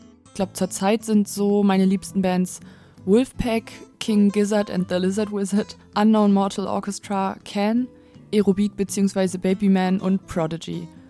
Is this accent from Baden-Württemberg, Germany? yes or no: no; Varel, Lower Saxony, Germany; now in Oldenburg, Germany; Ich wohne in Oldenburg und ich komme eigentlich aus Varel.